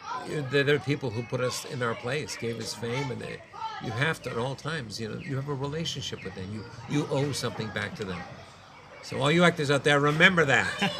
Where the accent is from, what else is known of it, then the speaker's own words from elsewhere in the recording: Winnipeg, Manitoba, Canada; accent: kind of American accent; I'm from Winnipeg, and I sort of have a kind of American accent because I talk through my nose a lot